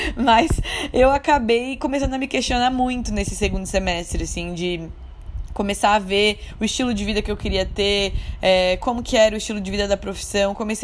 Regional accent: Santa Catarina, Brazil; Meus pais, minha mãe e meu pai fizeram faculdade federal lá em Santa Catarina, que é de onde eu sou, né?

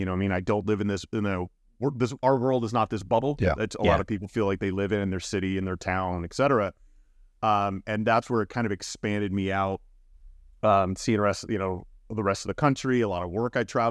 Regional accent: Miami, Florida, United States; Yeah, so I mean, growing up in South Florida, definitely, you know, pretty much in Miami for the most of my life

